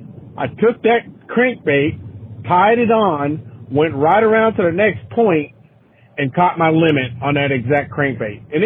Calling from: Cincinnati, Ohio, United States; I'm calling from Cincinnati, Ohio.

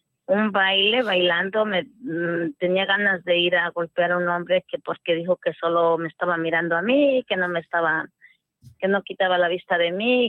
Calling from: Los Angeles, California, United States; De Los Ángeles, centro.

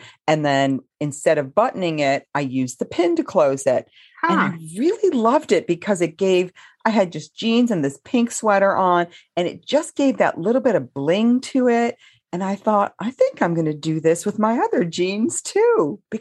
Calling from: South Carolina, United States; I'm coming from South Carolina, just south of Charlotte.

